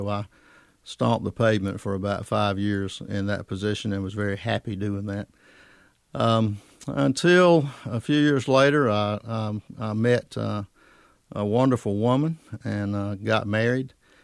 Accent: Garner, North Carolina, United States; I did grow up in Garner. I graduated from Garner Senior High School in 1976.

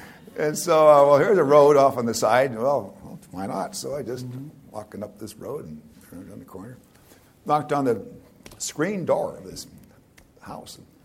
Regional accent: Helena, Montana, United States; I'm this kid from Montana, from Helena. My parents are Republicans.

